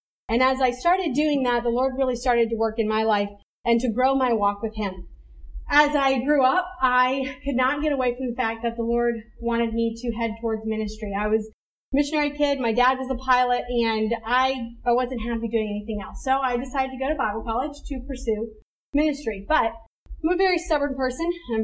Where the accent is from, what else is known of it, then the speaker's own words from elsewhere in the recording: Brazil; I was born and raised in Brazil. My parents are missionaries. They still are on the field. And I am very thankful for the privilege I had of being a missionary kid and growing up in Brazil.